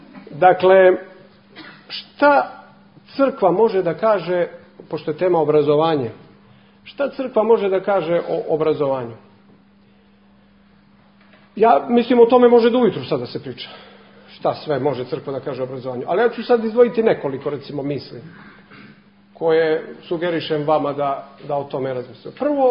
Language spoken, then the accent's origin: Serbian; Cetinje, Montenegro; pošto dolazim sa Cetinja